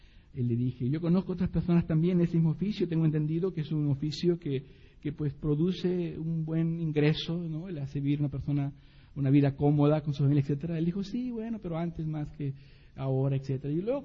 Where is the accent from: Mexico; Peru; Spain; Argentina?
Peru; estoy casado con una linda muchacha mexicana, así que soy medio peruano y medio mexicano